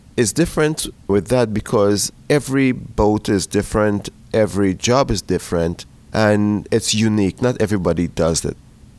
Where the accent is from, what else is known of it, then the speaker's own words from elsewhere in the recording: Trinidad & Tobago; Growing up in Trinidad, I belong to a youth group.